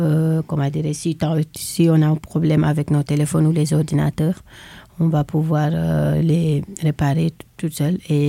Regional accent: Senegal; Et je viens aussi du Sénégal.

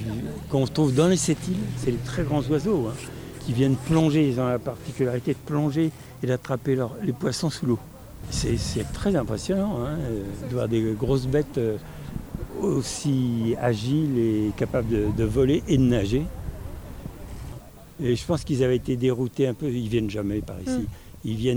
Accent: Paris, Île-de-France, France; also born or lived in Brittany; je suis parisien, mais je me rends compte que j'ai vécu plus en Bretagne qu'à Paris, donc je suis presque accepté maintenant en Bretagne depuis 40 ans que j'y suis.

